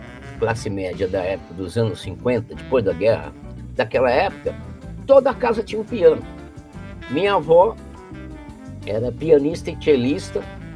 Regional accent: São José dos Campos, São Paulo, Brazil; eu nasci e cresci dentro de um complexo em São José dos Campos, a fábrica era na frente da Estrada de Ferro Central do Brasil, né?

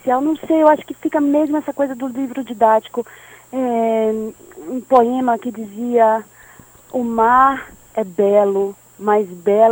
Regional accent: Ilhéus, Bahia, Brazil; eu fiz letras na UESC, na faculdade da minha terra, eu sou de Ilhéus

